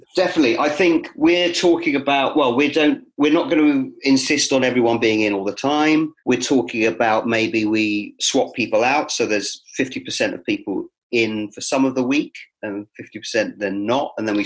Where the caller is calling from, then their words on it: Crouch End, London, United Kingdom; Crouch End, my friend.